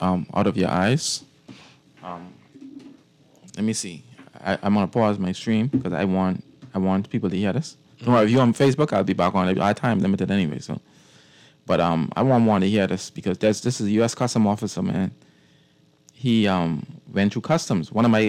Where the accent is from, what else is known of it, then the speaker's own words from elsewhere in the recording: Cat Island, Bahamas; I was born and raised in Cat Island.